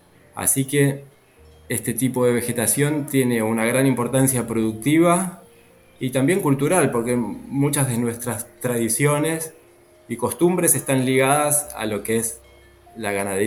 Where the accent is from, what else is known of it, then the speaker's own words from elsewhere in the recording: Argentina; now in Tacuarembó, Uruguay; soy argentino y trabajo en INTA, Concepción del Uruguay